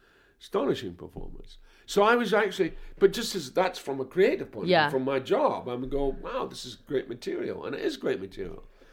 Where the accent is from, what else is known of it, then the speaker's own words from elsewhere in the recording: Scotland, United Kingdom; moved away as an adult; now in London, United Kingdom; I got a grant. I came from Scotland. My mother was a widow. I got a grant. I came to London.